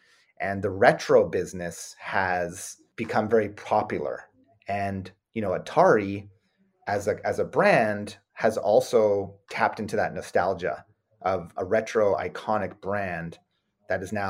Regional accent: Canada; we're Canadian

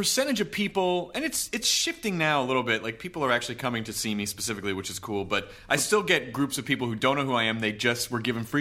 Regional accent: Los Angeles, California, United States; And then, so I'm American and I'm from L.A.

